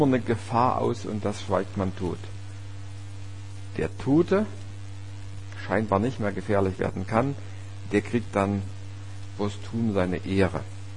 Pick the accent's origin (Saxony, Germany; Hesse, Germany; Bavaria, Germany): Saxony, Germany; Grottendorf; ich bin ja in Grottendorf aufgewachsen, das ist ein Dorf, was in so einem Erzgebirge, also im Tschubautal liegt, auf 6 Kilometer Längenausdehnung, und die größte Breite sind vielleicht ein halber Kilometer.